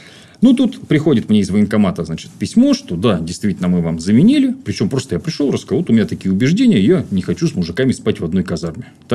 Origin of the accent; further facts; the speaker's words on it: Kirov, Kirov Oblast, Russia; меня в родном городе, в Кирове